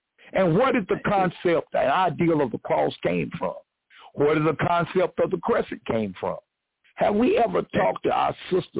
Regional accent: United States; You know, growing up in America and the Baptist church setting, I'm going to say something to you.

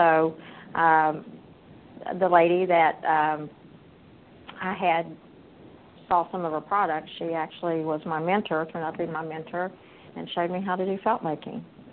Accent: Huntington, West Virginia, United States; born there; now in Ohio, United States; I was born in Huntington, West Virginia, and I went to Marshall University and did my undergraduate and my graduate work there. And in 2000, my husband and I moved to Ohio and bought an 86-acre farm, as is.

